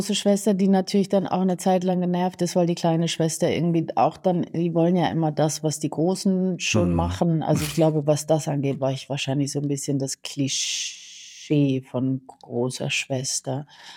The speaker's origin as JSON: {"language": "German", "town": "Mannheim", "region": "Baden-Württemberg", "country": "Germany", "tie": "born or raised there", "said": "ich war erst lustigerweise in Mannheim, in meiner Heimat."}